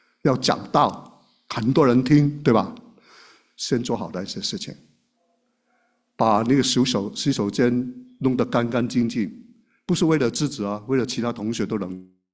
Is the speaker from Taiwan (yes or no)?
no; Guangdong, China; Chinese is a second language; 我的是很普通的普通话，他们是 好像大家说的普通话都很好，我的是，我们广东人说慢车兵的